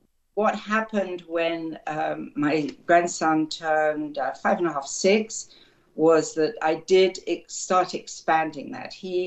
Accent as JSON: {"language": "English", "town": "Croydon", "region": "London", "country": "United Kingdom", "tie": "born or raised there", "said": "I grew up just outside Croydon, basically just outside London. It was basically London."}